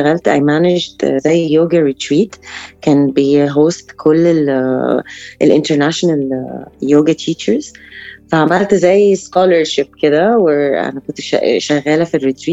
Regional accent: Alexandria, Alexandria Governorate, Egypt; now in Cairo, Egypt; جت مرة واحدة إن أنا أروح القاهرة. كان عندي بس أصحاب قليلين في القاهرة لأن أنا أصلاً من اسكندرية. فابتدت كده، فجيت في 2010

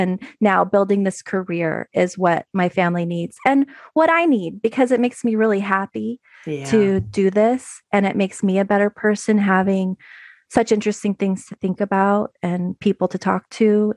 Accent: California, United States; I'm from the San Francisco Bay Area.

